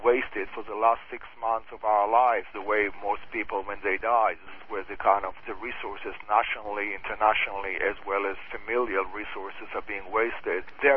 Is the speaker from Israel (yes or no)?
yes; Israel; English is a second language; Living in the Middle East, growing up in Israel